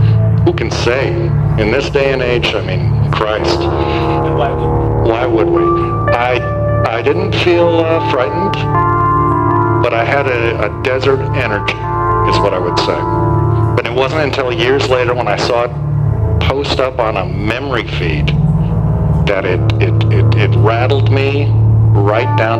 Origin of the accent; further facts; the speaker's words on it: Great Plains, United States; let me preface this by saying I'm from the Great Plains. I am a northerner, a Yankee.